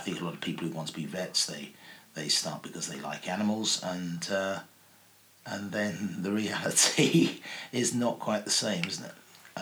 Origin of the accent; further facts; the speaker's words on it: Bedfont, London, United Kingdom; also born or lived in Berkshire; we moved nearer when I was a tiny baby to the airport and grew up in the London borough of Hounslow, as it became, in a tiny place called Bedfont. It's right on the edge of London.